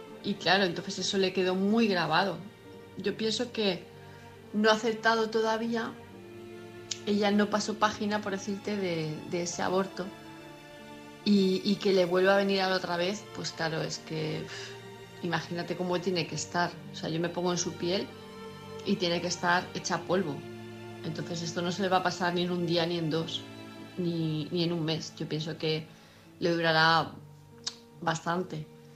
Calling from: Palma de Mallorca, Balearic Islands, Spain; de Palma de Mallorca

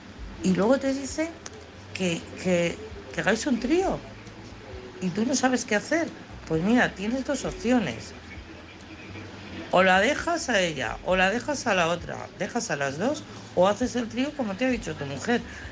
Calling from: Madrid, Community of Madrid, Spain; de Madrid

